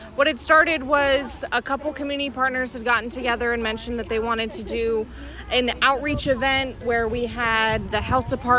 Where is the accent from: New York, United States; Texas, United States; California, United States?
California, United States; And from where I grew up in California, we did National Night Out regularly, and it was something that our city did religiously.